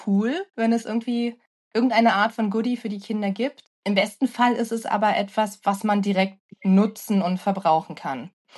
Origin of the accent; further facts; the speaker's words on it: Brandenburg, Germany; wir kommen aus dem Berliner Umland